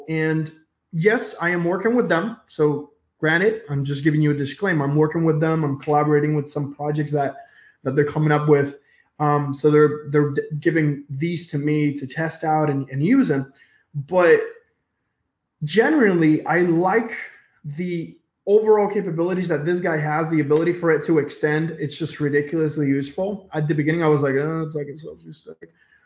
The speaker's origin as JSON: {"language": "English", "country": "India", "said": "I am from India."}